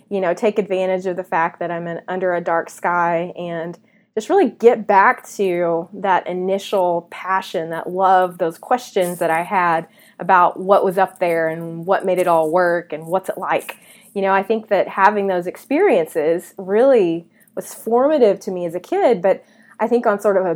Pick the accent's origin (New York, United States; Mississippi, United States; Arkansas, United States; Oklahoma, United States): Arkansas, United States; Bee Branch; The town I grew up in Arkansas really is a tiny, tiny little town. It's called Bee Branch. That's the name of the town.